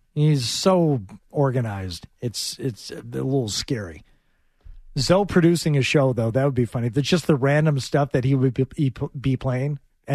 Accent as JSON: {"language": "English", "region": "Michigan", "country": "United States", "tie": "born or raised there", "said": "Do you need to go to Michigan? That's my home state."}